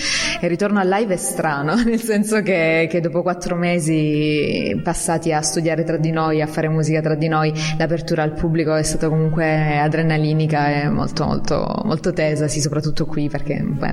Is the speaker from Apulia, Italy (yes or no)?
yes; Apulia, Italy; also born or lived in Paris, France / Brussels, Belgium; siamo pugliesi, e si è creato poi in viaggio perché ci siamo trasferiti a Parigi